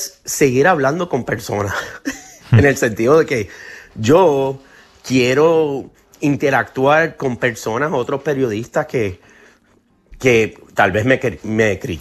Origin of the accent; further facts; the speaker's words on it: United States; jamás yo pensaba que nosotros como norteamericanos estaríamos aquí en este momento.